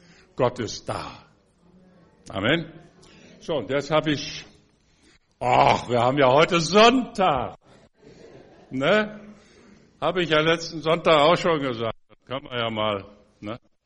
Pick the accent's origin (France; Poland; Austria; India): Poland; now in Germany; Wir sind ja von Polen rüber gemacht. Wir haben nicht so das Deutsch gesprochen, wie man hier im Rheinland tut.